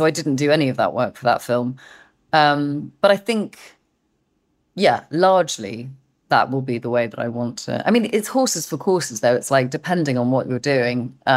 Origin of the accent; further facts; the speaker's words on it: England, United Kingdom; I feel like I'm too English and too embarrassed to actually do all of that stuff, like keeping my dialect in between takes